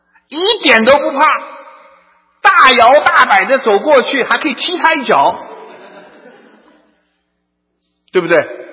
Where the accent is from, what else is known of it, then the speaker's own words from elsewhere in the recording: China; 反正我们中国人呢，从小被受的那个洗脑